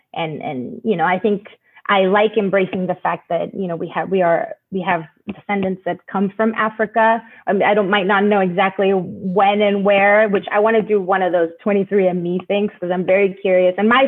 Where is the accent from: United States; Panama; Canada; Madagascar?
Panama; growing up in Panama